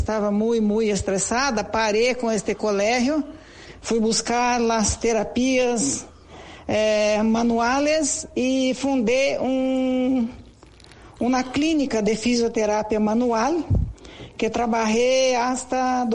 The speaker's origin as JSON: {"language": "Spanish", "region": "São Paulo", "country": "Brazil", "said": "Yo soy de Brasil, nací en el estado de San Pablo, que es un departamento de Brasil, y hoy tengo 69 años"}